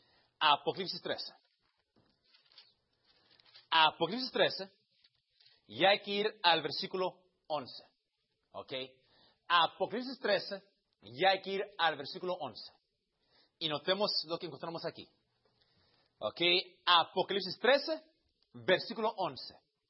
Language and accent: Spanish; Cuba; Soy cubano, ¿ok?